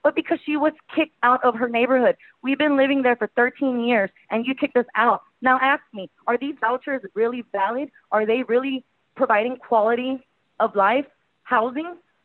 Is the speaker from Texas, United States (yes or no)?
yes; Houston, Texas, United States; first language Spanish; English is a second language; I'm trying to speak in Spanish because that is my native language. I am a Mexican, but because I grew up in Fifth Ward with many, many Black people around me, I consider myself Black, and I speak English.